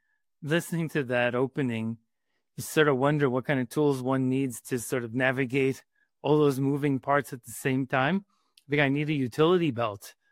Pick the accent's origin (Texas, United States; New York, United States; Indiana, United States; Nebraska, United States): New York, United States; Bronx; You know, I grew up in the Bronx. I went to school there. The Bronx is a suburb of Manhattan. We wouldn't call it a fancy place.